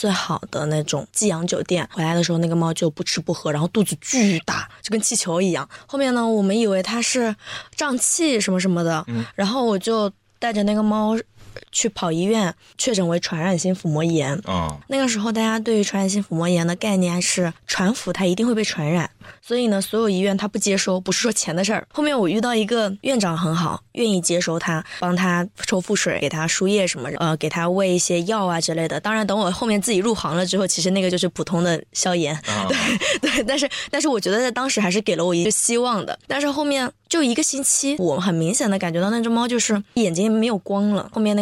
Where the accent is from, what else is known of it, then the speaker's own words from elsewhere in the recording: Guangdong, China; now in Shanghai, China; 我广东的，我们广东那边就是，如果你想要找到一个东西源头，那就是去批发市场的。